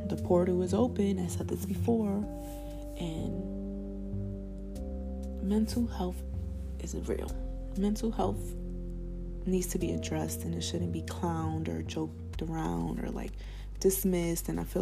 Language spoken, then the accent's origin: English; New York City, New York, United States; born there; You know, I was born in the Bronx